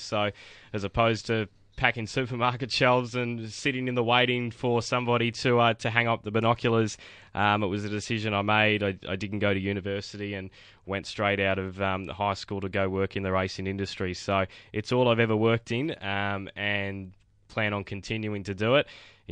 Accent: Bendigo, Victoria, Australia; Rick, I grew up with in Bendigo. Rick's a fellow Bendigo boy

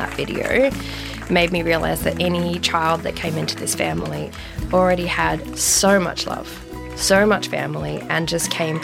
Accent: Victoria, Australia; I'm from Victoria, I'm a single parent

